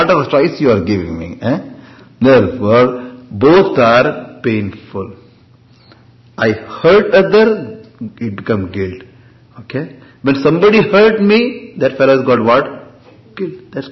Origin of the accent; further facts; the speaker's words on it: South India, India; I'm from South, understand.